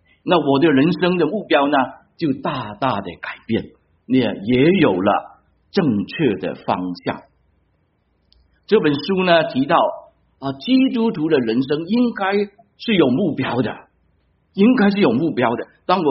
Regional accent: China; now in United States; 大家都知道从国内来的。

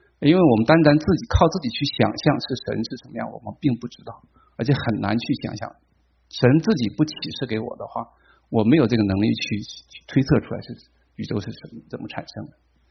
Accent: China; 就像我们从大陆来，第一个坎儿就是说

